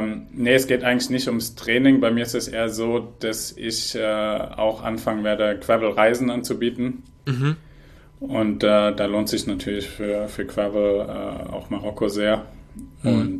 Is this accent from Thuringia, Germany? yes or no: no; Baden-Württemberg, Germany; Aus der Nähe von Heidelberg.